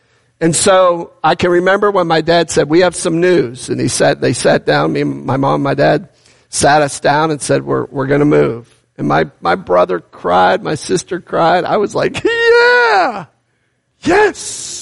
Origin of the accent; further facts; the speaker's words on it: Cleveland, Ohio, United States; I grew up in Cleveland, Ohio.